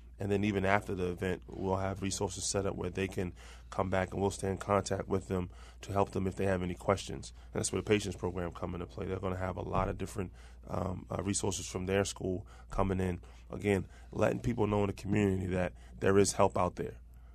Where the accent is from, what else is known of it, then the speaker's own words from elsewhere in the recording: Maryland, United States; Perkins Homes. Yeah. And then I moved to Somerset during my high school